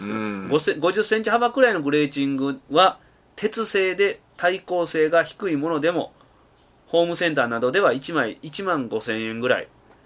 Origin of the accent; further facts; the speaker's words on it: Toyonaka, Osaka, Japan; まあ、僕豊中市の人間なんで